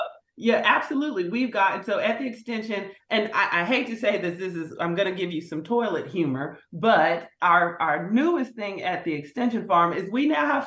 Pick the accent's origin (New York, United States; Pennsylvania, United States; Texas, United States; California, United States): Texas, United States; Dallas; And if you don't know, I'm a Dallas girl. I was born and raised in Dallas.